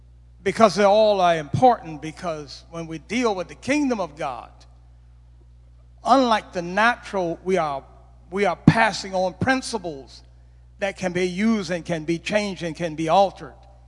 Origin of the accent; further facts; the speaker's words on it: South Carolina, United States; All of where we grew up in South Carolina, all of South Carolina